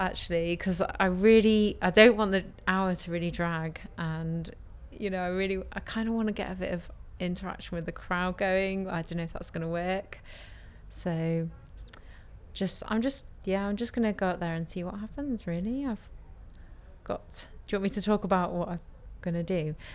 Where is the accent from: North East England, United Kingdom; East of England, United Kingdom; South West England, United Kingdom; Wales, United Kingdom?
North East England, United Kingdom; Newcastle; I'm 25 from Newcastle.